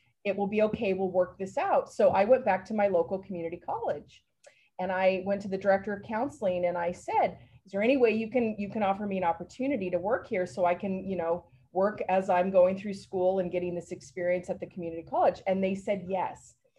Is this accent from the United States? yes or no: yes; Oregon, United States; so I'm originally from Oregon. I come from the West Coast. In fact, my family line, they came by wagon train and it goes all the way back. And so I actually grew up in a very rural community in Southern Oregon in the mountains.